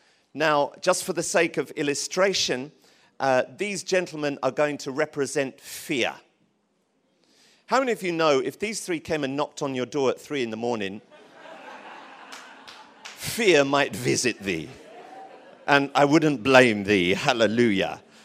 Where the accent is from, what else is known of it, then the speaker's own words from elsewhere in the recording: Tottenham, London, United Kingdom; I'm from Tottenham.